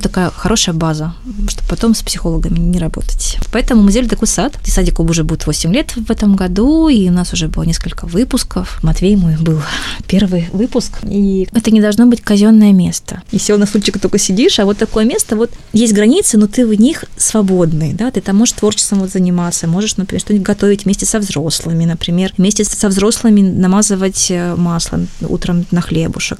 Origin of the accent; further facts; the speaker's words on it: Pospelikha, Altai Krai, Russia; Я родилась в Алтайском крае, село Поспелиха.